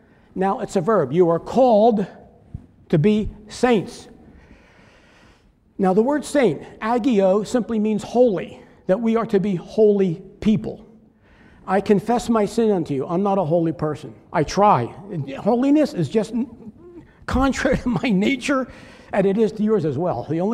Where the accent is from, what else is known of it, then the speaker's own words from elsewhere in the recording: Pennsylvania, United States; I'm from Pennsylvania, but I attended University of Kentucky. From there, I went to Florida Bible College.